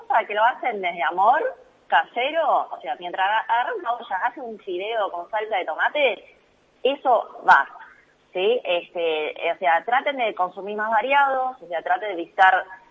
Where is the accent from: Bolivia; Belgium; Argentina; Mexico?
Argentina; estamos como argentinos, estamos no, o sea, muy bueno como sociedad